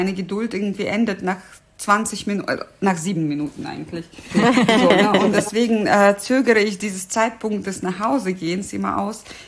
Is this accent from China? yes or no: no; Russia; was mir manchmal schwer fällt als Russin.